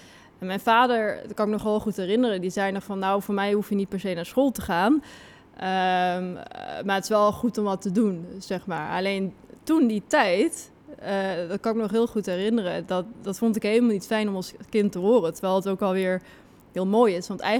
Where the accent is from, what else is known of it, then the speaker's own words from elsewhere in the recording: Vught, North Brabant, Netherlands; ik ben opgegroeid in Vught. Mm-hmm. Een dorp waar het verschil tussen rijk en arm best wel zichtbaar is.